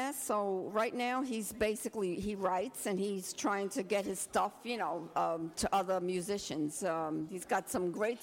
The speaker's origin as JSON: {"language": "English", "town": "Brooklyn", "region": "New York", "country": "United States", "tie": "born or raised there", "said": "I came from Brooklyn"}